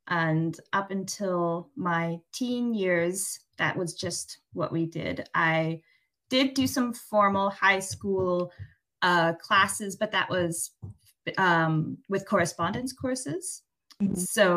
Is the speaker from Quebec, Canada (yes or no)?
no; British Columbia, Canada; now in Cambridge, United Kingdom; I grew up in Canada on the traditional territory of the Nanaimo First Nation